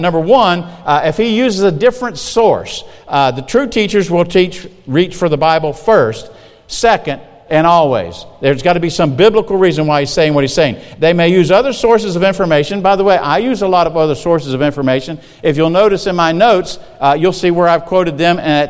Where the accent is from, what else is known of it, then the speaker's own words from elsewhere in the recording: the South, United States; I'm from the South. Where I'm from, a lot of times, by now, in my Sunday school lesson, I would have heard 15 or 20 amens.